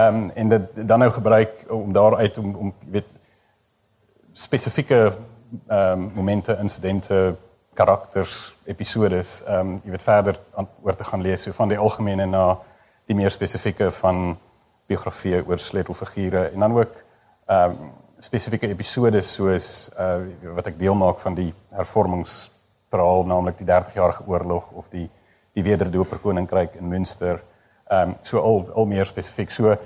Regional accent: Transvaal, South Africa; ek groot geword het in die Transvaalse platteland, NG Kerk

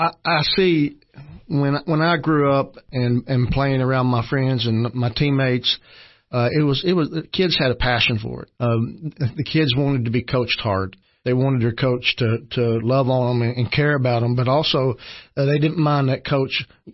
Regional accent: Tompkinsville, Kentucky, United States; also born or lived in Glasgow; Spent the first year of my life there, and then my dad got his first head coaching job in Tompkinsville, Kentucky, and the family moved there, and we were there ever since.

